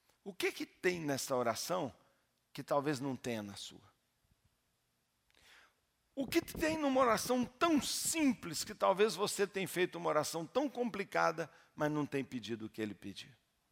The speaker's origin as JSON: {"language": "Portuguese", "town": "Ouro Preto", "region": "Minas Gerais", "country": "Brazil", "tie": "born or raised there", "said": "Eu lembro quando eu era menino, eu pensando lá em Ouro Preto, onde eu cresci"}